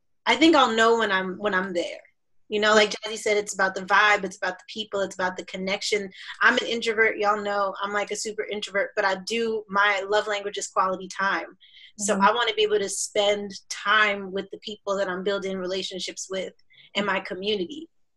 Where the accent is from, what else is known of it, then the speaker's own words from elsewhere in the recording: New York, United States; and I'm from New York, but I didn't have, the only people in New York are my family.